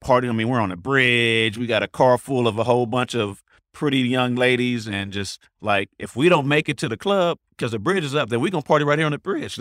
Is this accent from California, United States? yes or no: yes; California, United States; but they all knew I'm from the Bay.